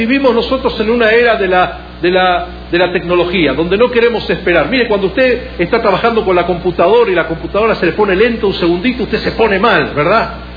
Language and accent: Spanish; Buenos Aires, Argentina; judío, con padres judíos, madre judía, me formé en un colegio religioso en Buenos Aires, yo soy de origen argentino